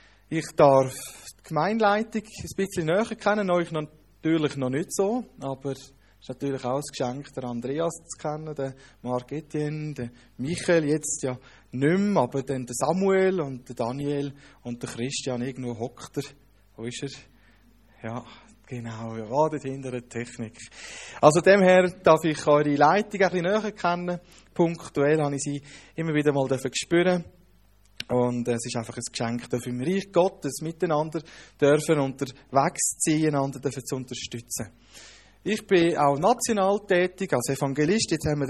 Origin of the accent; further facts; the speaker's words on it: Konolfingen, Bern, Switzerland; Ich komme aus Konolfingen, aus dem Emmental, bin dort Gemeindeleiter seit mehr als 5 Jahren.